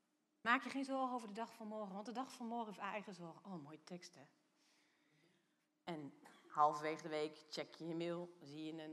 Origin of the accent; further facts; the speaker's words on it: Netherlands; Wij als Nederlanders weten wie we zijn. Zo'n klein landje op de aardbol.